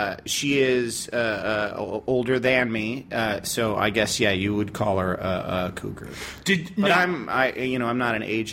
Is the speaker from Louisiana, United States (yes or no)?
no; Massachusetts, United States; I'm originally from Massachusetts.